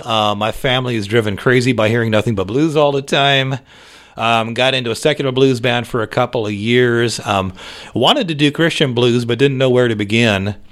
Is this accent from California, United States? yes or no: yes; Tracy, California, United States; also born or lived in Stockton; I grew up over in Tracy and Stockton.